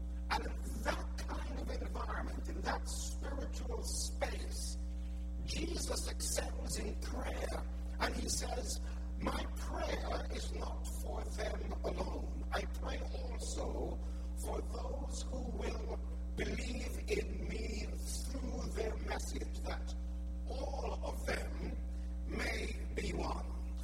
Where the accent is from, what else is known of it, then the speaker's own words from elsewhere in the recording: Jamaica; also born or lived in United Kingdom; I am a Jamaican. I do know about the virtues of long sermons, but I'm also a Brit